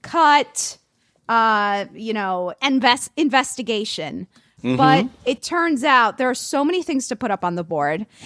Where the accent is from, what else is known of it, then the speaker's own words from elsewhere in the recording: Miami, Florida, United States; Because so I'm from Miami. I saw Jaws as a child.